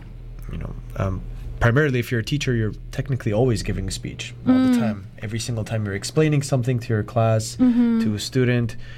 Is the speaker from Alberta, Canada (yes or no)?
no; Montreal, Quebec, Canada; now in Vancouver, Canada; I am born and raised in the community itself in a very Armenian fashion, but I'm originally from Montreal.